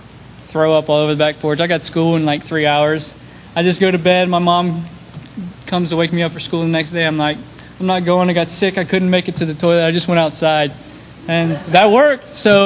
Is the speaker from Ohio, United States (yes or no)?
yes; Ohio, United States; You know, I was born and raised in Ohio, just south of Columbus.